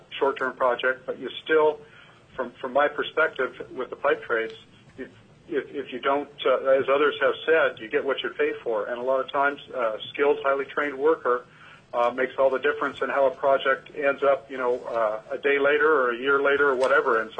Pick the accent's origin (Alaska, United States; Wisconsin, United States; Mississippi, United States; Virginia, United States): Alaska, United States; I was born and raised in Alaska, lived here my entire life